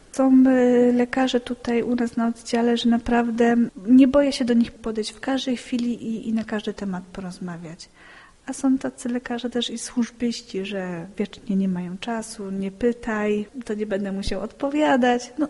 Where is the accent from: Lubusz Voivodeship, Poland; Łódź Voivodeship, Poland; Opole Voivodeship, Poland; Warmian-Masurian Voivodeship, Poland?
Opole Voivodeship, Poland; Sławice; now in Ochodze, Poland; Także ja pochodzę ze Sławic. Teraz mieszkam w Ochodzach, to są małe miejscowości pod Opolem